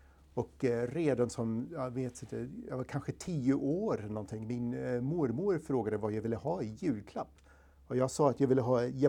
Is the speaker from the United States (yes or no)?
yes; United States; Swedish is a second language; now in Sweden; Ja, jag kommer från USA från början och har bott i Sverige i drygt 20 år.